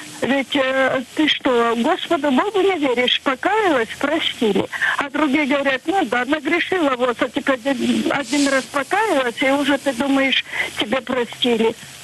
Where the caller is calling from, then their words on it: Krasnodar Krai, Russia; Я звоню из Краснодарского края.